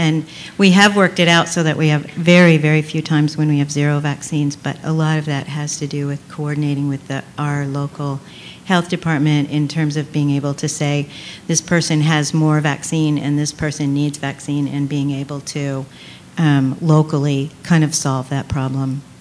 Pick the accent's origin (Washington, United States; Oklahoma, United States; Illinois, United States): Washington, United States; Jason, for you, I am from Washington State, and I'm an end user of the VIMBIP system.